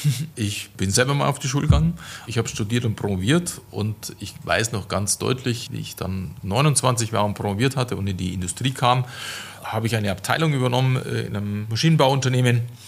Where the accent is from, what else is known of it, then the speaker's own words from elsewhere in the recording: Bavaria, Germany; ich bin Bayer